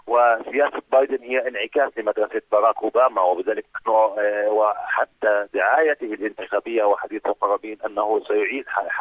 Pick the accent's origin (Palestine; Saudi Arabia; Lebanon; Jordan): Palestine; نحن كفلسطينيين قد نرفض كلاميا ولفظيا